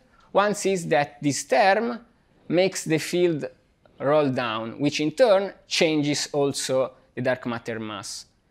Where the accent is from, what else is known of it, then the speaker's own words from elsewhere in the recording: Pisa, Tuscany, Italy; English is a second language; In my hometown, at the end of the 1500s, Galileo made essentially was studying the falling of two different mass balls of different mass from the Tower of Pisa